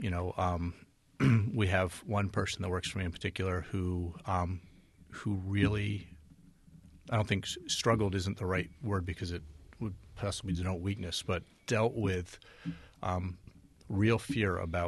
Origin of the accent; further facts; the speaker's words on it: Bennington, Vermont, United States; And, I grew up poor in Bennington, so I can kind of connect with people sometimes